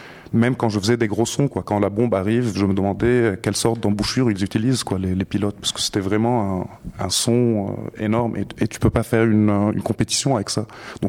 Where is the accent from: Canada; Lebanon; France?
Lebanon; quand on est Libanais, on sait que quand ils bombardent cette région-là, ça a beau être à 2 kilomètres de chez soi, ça va pas nous toucher, quoi.